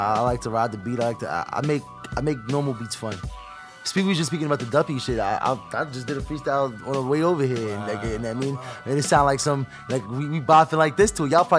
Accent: Brooklyn, New York, United States; also born or lived in Queens; Yeah, I'm from Brooklyn. I like to say I'm from New York, really, because I'm from really everywhere. I grew up everywhere. Like, I mean, my father lived in the Bronx, but I was born in Queens. But we moved to Brooklyn real early

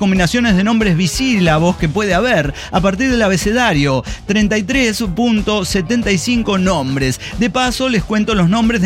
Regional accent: Puebla, Mexico; Si soy de Puebla, ¿para qué voy a ir a un pueblo mágico de Puebla?

